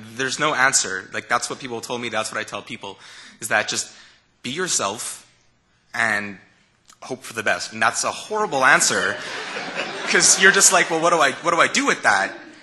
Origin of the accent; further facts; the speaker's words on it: Montreal, Quebec, Canada; I'm from Montreal. I'm an Anglophone. I grew up here